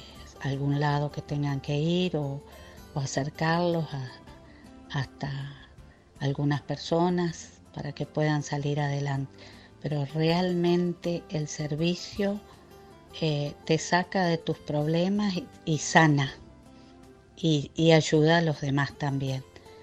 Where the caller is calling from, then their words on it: Chajarí, Entre Ríos, Argentina; de Chajarí.